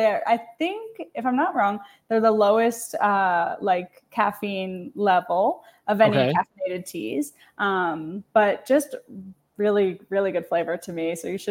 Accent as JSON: {"language": "English", "town": "Toledo", "region": "Ohio", "country": "United States", "said": "Okay, I'm from Toledo. I live in Toledo."}